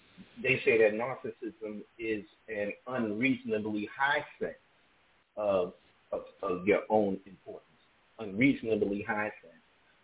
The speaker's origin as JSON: {"language": "English", "town": "New York City", "region": "New York", "country": "United States", "said": "I'm from New York City."}